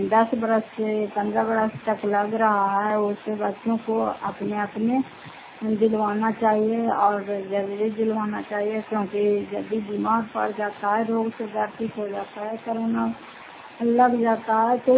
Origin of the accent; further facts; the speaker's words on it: Fatehpur, Bihar, India; घर फतेहपुर पंचायत मकरौता जिला नालंदा क्रासरा ब्लॉक की निवासी हूँ।